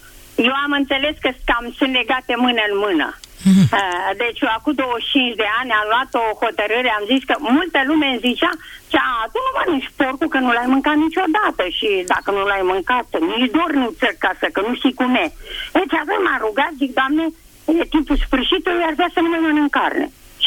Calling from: Craiova, Dolj, Romania; de la Craiova.

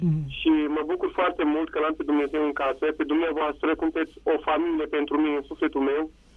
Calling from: Botoșani, Botoșani County, Romania; din Botoșani.

